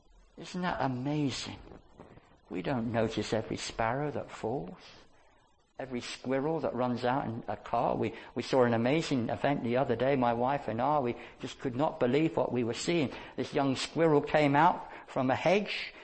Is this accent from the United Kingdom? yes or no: yes; Barnstaple, South West England, United Kingdom; I was born and brought up in Barnstable in North Devon, and our home was above Barnstable, above the River Tor, high up